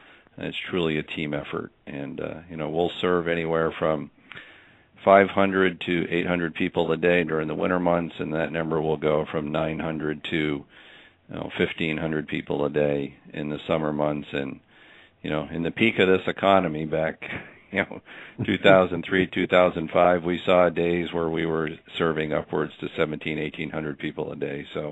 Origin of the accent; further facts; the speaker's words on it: Connecticut, United States; I was raised in Connecticut, lived in a variety of places, and I came back here in 2002 to manage the diner.